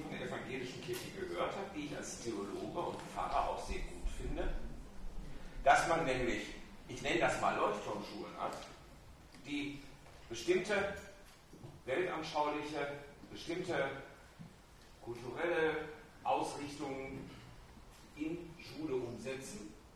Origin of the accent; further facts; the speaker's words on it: Bielefeld, North Rhine-Westphalia, Germany; Da, wo ich herkomme, in Bielefeld